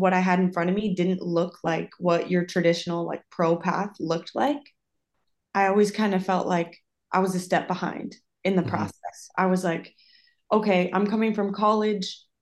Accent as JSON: {"language": "English", "region": "Minnesota", "country": "United States", "also_born_or_lived": "South Dakota, United States / Costa Rica / Iceland / Sweden", "said": "I'm originally from Minnesota. Went to school at South Dakota State."}